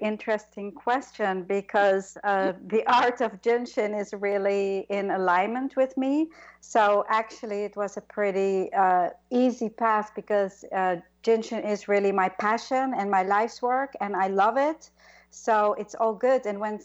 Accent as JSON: {"language": "English", "country": "Netherlands", "moved": "as an adult", "lives_now": "New York, United States", "said": "And I came from Holland when I was 18 to be a dancer in New York."}